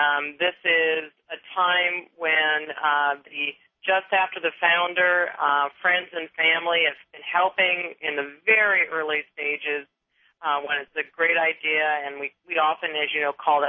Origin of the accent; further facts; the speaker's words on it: Seattle, Washington, United States; now in San Francisco, United States; the opportunity just came up a couple of years ago for me to be able to move from Seattle, which is my hometown, to San Francisco